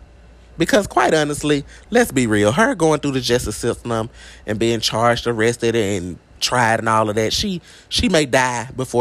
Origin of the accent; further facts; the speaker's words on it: Greenwood, Mississippi, United States; I'm from LaFleur County. I live in LaFleur County. I'm from Greenwood, Mississippi.